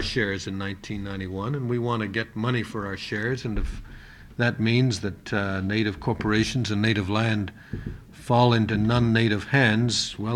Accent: Canada; I'm from Canada, but I've spent 3 years in the Canadian and sub-Canadian Arctic and sub-Arctic regions holding meetings in the 1970s there

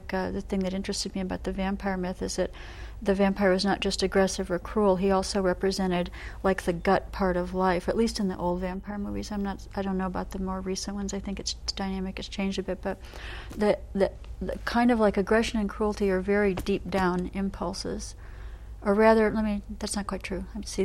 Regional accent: Michigan, United States; this is my first time in Alaska, and I'm from Michigan, so I've certainly experienced cold weather before

